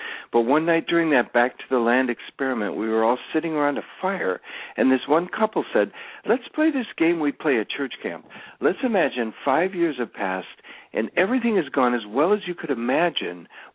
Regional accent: Minnesota, United States; I was from Minnesota originally, and I had a rock band for a while.

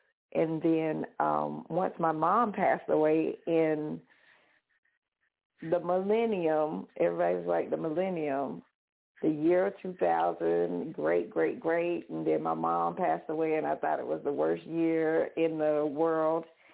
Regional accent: Jacksonville, Florida, United States; also born or lived in Tennessee; So I would say I was born in Tennessee and stayed there until I was about seven. And then once my dad passed, my mom wanted to move back home with her family, which was in Florida, right outside of Jacksonville, Florida.

